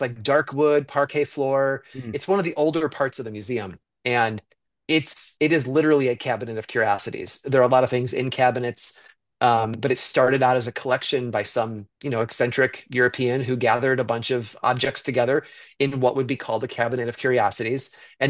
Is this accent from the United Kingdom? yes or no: yes; United Kingdom; as a Brit